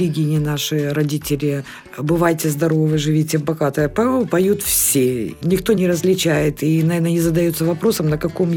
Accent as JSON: {"language": "Russian", "country": "Belarus", "said": "я сама из Белоруссии."}